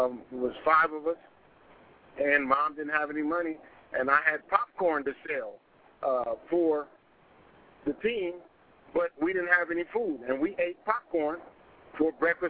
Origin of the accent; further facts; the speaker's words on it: Los Angeles, California, United States; I'm born and raised in South Central LA.